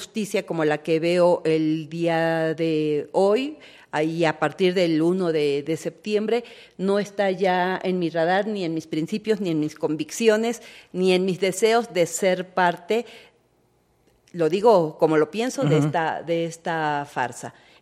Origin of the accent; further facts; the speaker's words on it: Mexico; El Estado finalmente todas las y los mexicanos somos parte del Estado